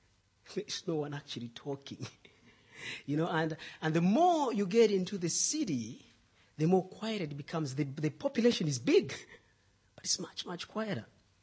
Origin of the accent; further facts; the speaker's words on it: Zambia; also born or lived in London; I come from Zambia in Southern Africa.